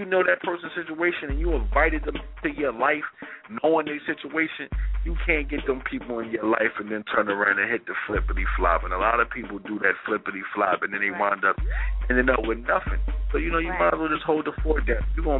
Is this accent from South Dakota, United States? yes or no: no; Philadelphia, Pennsylvania, United States; I'm from Philly. Like, we just don't get away with shit, man.